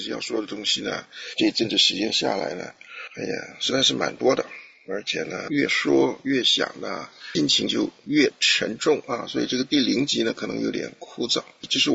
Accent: Taiwan; moved away as an adult; now in United States; 我是从小在台湾长大的，78年的时候来到美国，年25岁。对，你算算看，我现在几岁了啊？我来美国以后和我妻子一起信主

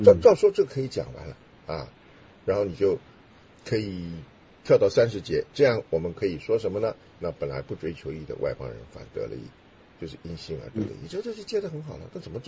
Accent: Henan, China; 那就不能再把它当成一个温州人问题啊，跟我河南人没关系

